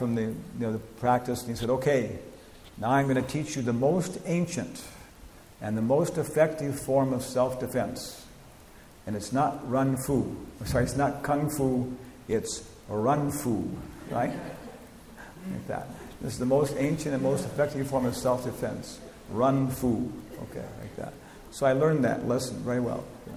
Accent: California, United States; also born or lived in Guam / Arizona; I grew up in Southern California, Arizona, and went to University of California.

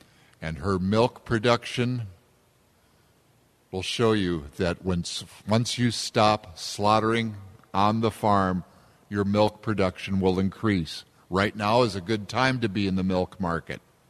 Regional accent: Midwest, United States; I grew up here in the Midwest. I have never seen corn this poor in my life of 57 years.

